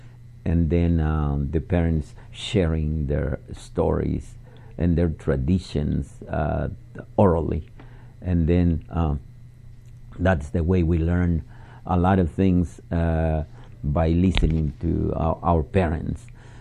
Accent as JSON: {"language": "English", "country": "Mexico", "tie": "born or raised there", "said": "when I was young, growing up in Mexico, one of the traditions that I wish we still had"}